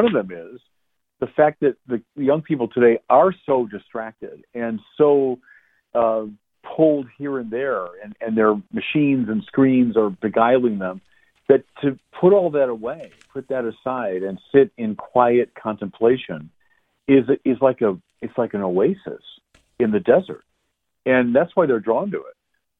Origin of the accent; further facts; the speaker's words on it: Chicago, Illinois, United States; now in Santa Barbara, United States; Well, you know, as a Chicagoan, they weren't that different. They're like Chicago.